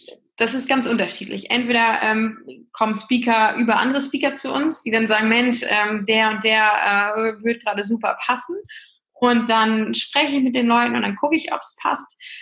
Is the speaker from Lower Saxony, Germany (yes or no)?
yes; Lower Saxony, Germany; ich bin 37 Jahre alt, komme aus dem hohen Norden, ich bin Ostfriesin